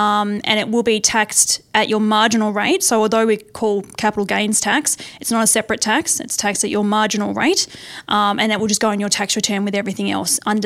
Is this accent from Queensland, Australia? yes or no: no; Tasmania, Australia; Well, I'm actually from Tasmania. So that was where I was born and bred